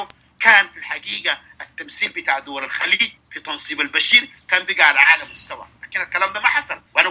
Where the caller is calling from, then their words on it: United States; لكن عموما الآن أنا بتكلم معك من أمريكا